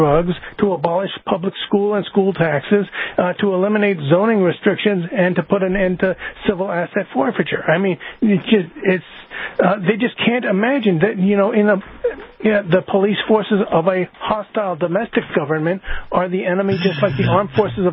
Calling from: Hudson, New Hampshire, United States; I am from Hudson, New Hampshire.

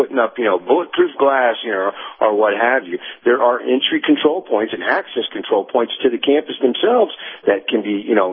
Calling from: Tennessee, United States; in East Tennessee.

